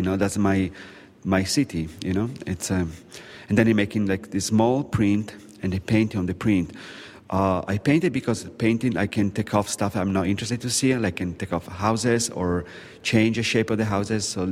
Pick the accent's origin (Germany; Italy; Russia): Italy; Milan, Lombardy; Yeah, I come from Milan, which is famous to be foggy.